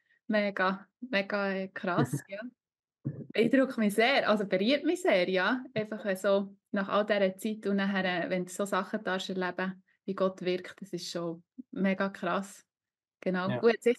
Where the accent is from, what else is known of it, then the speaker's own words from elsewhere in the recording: Switzerland; Aber ja, jetzt als Schweizer hat man vielleicht das Gefühl, ihr wohnt da in einer Idylle